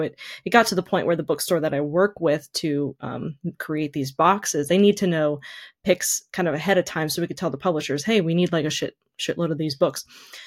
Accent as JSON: {"language": "English", "region": "North Carolina", "country": "United States", "said": "in 2021, I had just moved back to my home state here, North Carolina."}